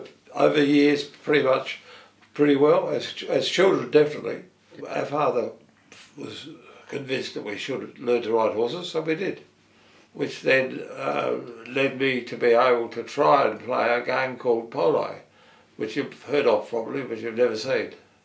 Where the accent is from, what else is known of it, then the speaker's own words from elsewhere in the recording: South Australia, Australia; also born or lived in Adelaide; On a farm, 15 kilometres northwest of Clare.